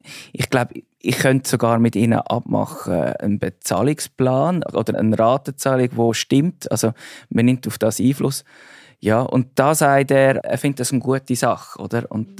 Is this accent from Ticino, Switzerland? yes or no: no; Zug, Switzerland; Ich komme ja aus dem Kanton Zug und ich meine, wenn man von Zug auf Zürich zieht und zuerst einmal Steuern zahlt